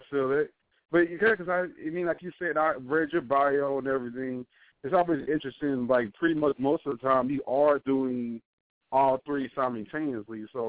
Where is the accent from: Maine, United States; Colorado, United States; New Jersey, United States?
New Jersey, United States; also born or lived in Texas; I'm from Jersey originally. I'm pretty much been in Texas most of my life.